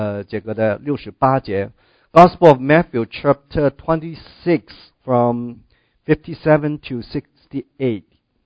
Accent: China; 我们中国人哈，有些的话呢，就是很有意思的哈

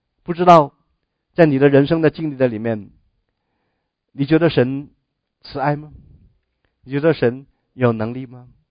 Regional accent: China; 所以他们有守夜，我们中国人也有嘛，哈、啊，记不记得？我记得我小的时候，哈、啊，亲人过世，我们的当子孙的都要在那里守夜

